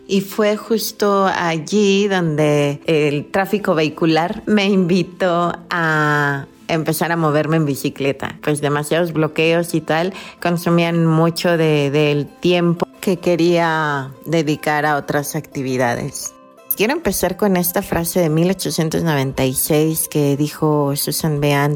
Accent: Mexico City, Mexico; born there; also born or lived in Oaxaca; tengo 42 años y nací en la Ciudad de México. En la ciudad de Oaxaca estuve viviendo del 2014 al 2018.

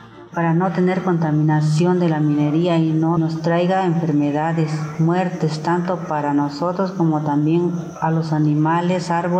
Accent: San Nicolás Yaque, Oaxaca, Mexico; soy de San Nicolás Yaque

